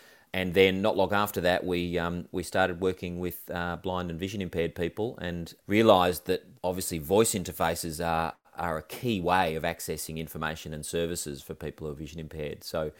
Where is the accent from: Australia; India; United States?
Australia; I'm from Australia